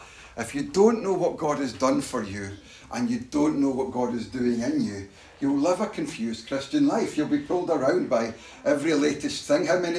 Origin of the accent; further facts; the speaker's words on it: Glasgow, Scotland, United Kingdom; now in Paisley, United Kingdom; I'm a Glaswegian, I never used to speak like this. I've been taught how to speak in a way that people can understand most of it, if not all of it. Prior to living in Paisley, we lived in Glasgow.